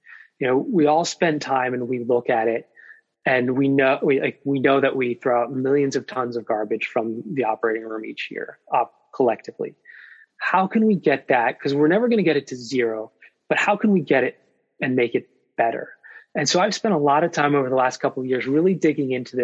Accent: Vermont, United States; I come from Vermont, and I do think that that has something to play with how I ended up doing research and working in the world of sustainable healthcare.

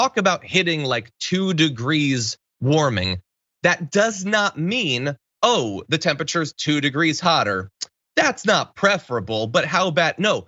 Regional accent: Connecticut, United States; now in Los Angeles, United States; It doesn't seem like in LA it's nearly as common as it was, you know, growing up in Connecticut.

